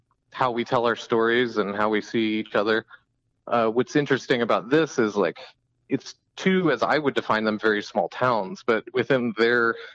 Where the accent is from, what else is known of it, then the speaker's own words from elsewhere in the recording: Indiana, United States; I think for me, growing up in Indiana, it's going back to the like underrepresentation of Hoosiers in media.